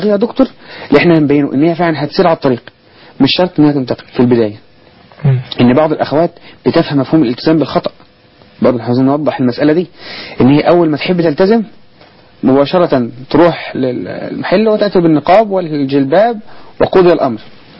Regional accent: Kafr El Sheikh Governorate, Egypt; وعندنا في كفر الشيخ

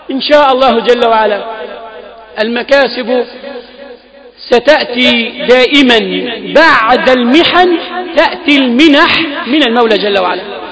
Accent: Egypt; بلادنا مصر

